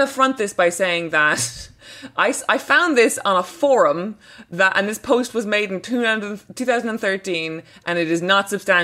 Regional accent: Cork, Munster, Ireland; I'm from Cork, which is a city in Ireland, a city in the south of Ireland.

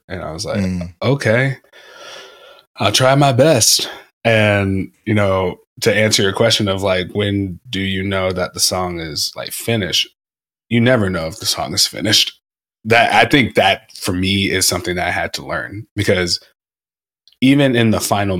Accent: Georgia, United States; I'm from Georgia. And again, to your point, yeah, I'm born in 99. How would I know? growing up in Georgia

